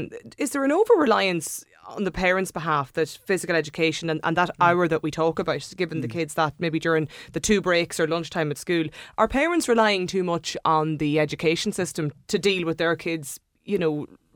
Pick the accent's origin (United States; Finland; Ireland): Ireland; Ulster; I remember my own background growing up in South Donegal